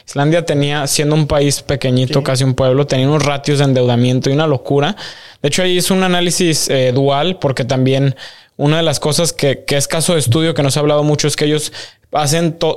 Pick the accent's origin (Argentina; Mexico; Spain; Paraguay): Mexico; como mexicanos y en sí como personas nos quejamos